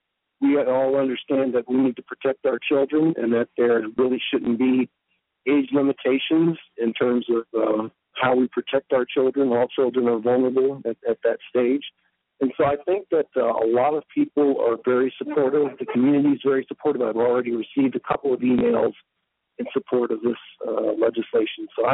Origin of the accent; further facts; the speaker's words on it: Columbus, Ohio, United States; I'm from Columbus, Ohio, so I was rooting for Ohio State for that game, too.